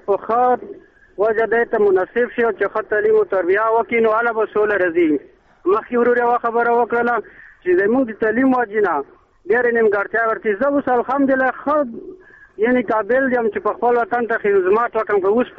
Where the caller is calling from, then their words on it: Khost, Afghanistan; زما سلام له مونږ د افغانستان دی خوست ټول ځوانانو ته ورسوه